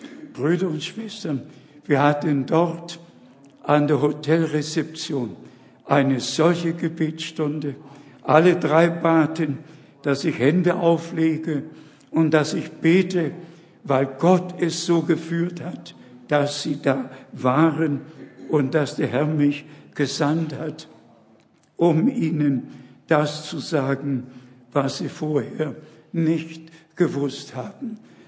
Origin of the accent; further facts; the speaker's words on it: United States; German is a second language; Ich habe noch ein Ehepaar mitgebracht. Wir sind ja alle aus den USA.